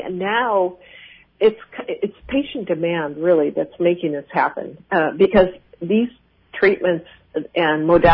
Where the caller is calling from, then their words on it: Anchorage, Alaska, United States; I'm calling from Anchorage. I've been making films in Alaska for over 30 years.